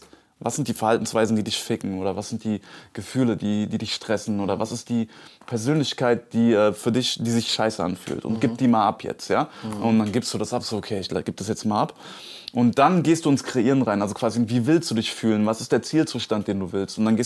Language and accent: German; Gelnhausen, Hesse, Germany; Nee, in Hessen, auf einem kleinen Kaff, so, in einer kleinen Stadt, Gelnhausen.